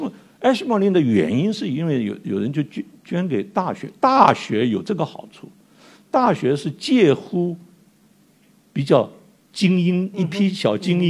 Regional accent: China

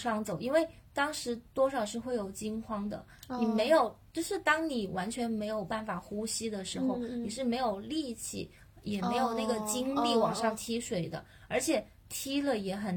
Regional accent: Chongqing, China; 我作为一个重庆人我都觉得那个地方特别特别热

